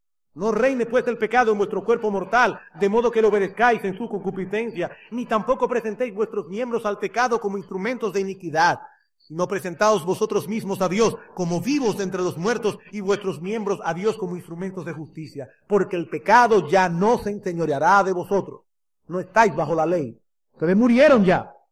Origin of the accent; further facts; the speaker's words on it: Dominican Republic; Hermano, yo soy ciudadano dominicano Y como ciudadano dominicano, yo estoy bajo la autoridad del gobierno dominicano.